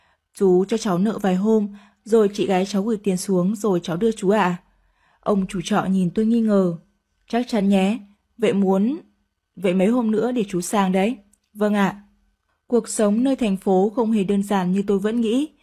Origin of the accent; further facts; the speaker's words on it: Cao Bằng, Vietnam; tôi sinh ra và lớn lên ở Cao Bằng.